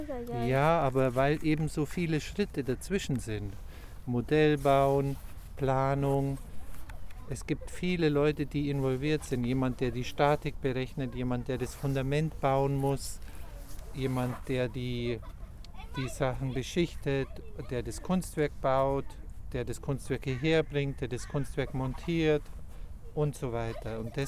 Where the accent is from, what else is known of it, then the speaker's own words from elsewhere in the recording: Passau, Bavaria, Germany; born there; 1973 in Passau.